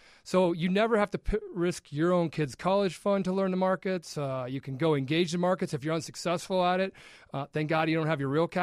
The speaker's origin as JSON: {"language": "English", "region": "Nebraska", "country": "United States", "said": "I'm from Nebraska."}